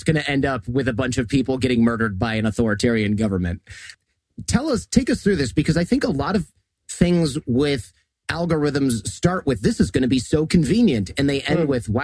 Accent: Detroit, Michigan, United States; Where I grew up near in Detroit

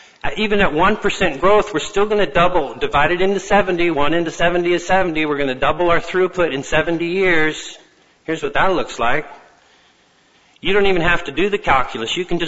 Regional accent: Colorado, United States; born or raised there

